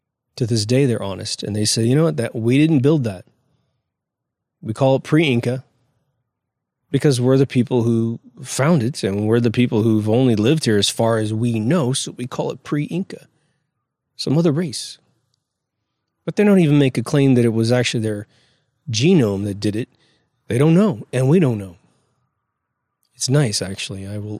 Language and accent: English; Kansas, United States; I come from Kansas, center of the United States.